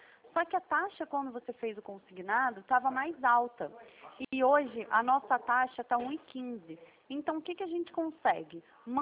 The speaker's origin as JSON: {"language": "Portuguese", "region": "Rio de Janeiro", "country": "Brazil", "said": "eu sou de Vila Isabel"}